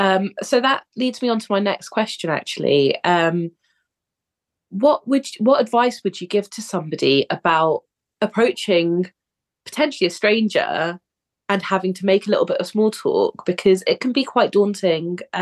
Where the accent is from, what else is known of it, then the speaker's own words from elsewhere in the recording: Harrow, London, United Kingdom; I've grown up in Harrow, and growing up in London and commuting